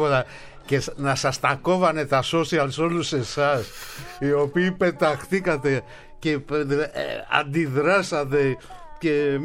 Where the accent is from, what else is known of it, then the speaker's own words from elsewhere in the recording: Greece; Σαν Έλληνας πια, εγώ φρέντο έπαιρνα